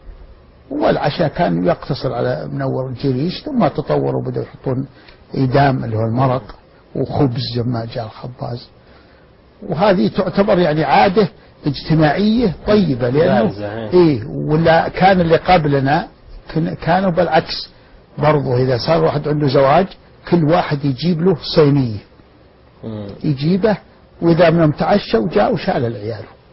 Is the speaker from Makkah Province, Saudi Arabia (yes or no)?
no; Al-Khabra, Al-Qassim, Saudi Arabia; نعم عشت فيها